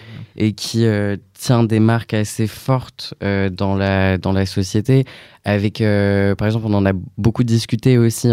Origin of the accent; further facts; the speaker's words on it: Poland; mais je suis polonais.